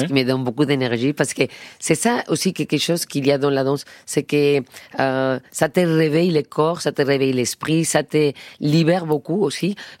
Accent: Andalusia, Spain; Et en plus, j'ai grandi en Andalousie.

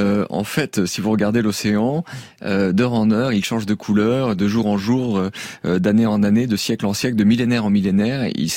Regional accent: Nouvelle-Aquitaine, France; Moi, je suis originaire d'un village du Poitou.

